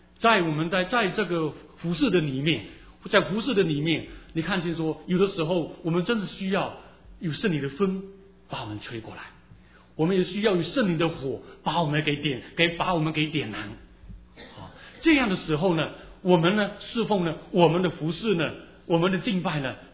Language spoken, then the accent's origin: Chinese; China; 我们中国人很注重吃，是啊，我们是很注重吃。